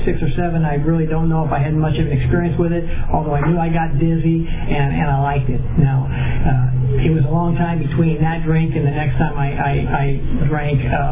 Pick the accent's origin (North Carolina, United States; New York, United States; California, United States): California, United States; Avenal; born there; I was born in Avenal. So I was born in Kings County on Easter Sunday, 1958.